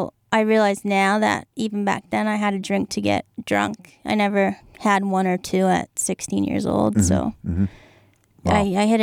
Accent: Franklin, Massachusetts, United States; also born or lived in Norfolk; Well, I grew up in Franklin after moving from Norfolk, Mass, where I went to King Philip for a few years. And then I eventually switched to Franklin High School

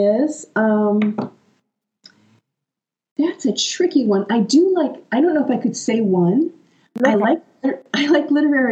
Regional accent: United States; which is funny because I'm American.

